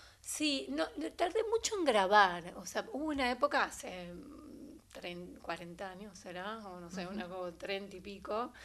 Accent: Buenos Aires, Argentina; Yo soy de Buenos Aires, nací acá en el barrio de San Cristóbal.

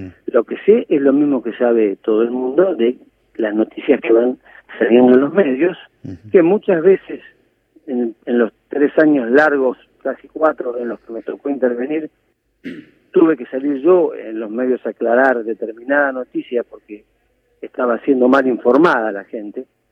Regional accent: Argentina; lo que nos puede llegar a salvar como argentinos

